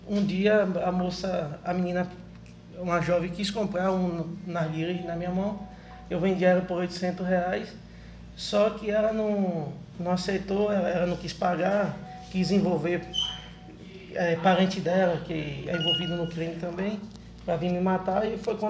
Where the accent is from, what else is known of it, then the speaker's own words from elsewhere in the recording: Feira de Santana, Bahia, Brazil; Porque eu sou daqui, eu sou nascido aqui, desde pequeno. Nasci e me criei aqui em Feira.